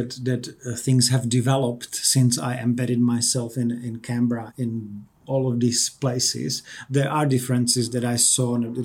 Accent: Czechia; I come originally from the Czech Republic, which is sort of the westmost country of the former Eastern Bloc. So almost embedded in Germany and in the German innovation system

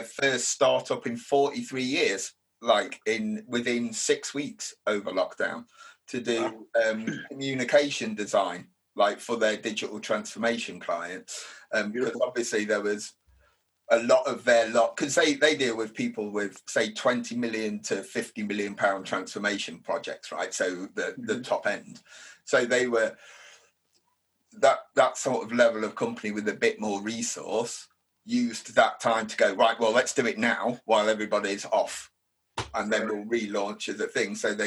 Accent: United Kingdom; And because we're British, right, we're kind of, a lot of people are a glass half empty, right?

